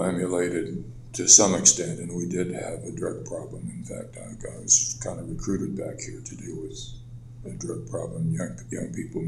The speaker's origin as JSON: {"language": "English", "region": "California", "country": "United States", "also_born_or_lived": "San Francisco / Palo Alto", "moved": "yes", "said": "We came from California. In 1970, and I had been in San Francisco and Palo Alto during all that turbulence."}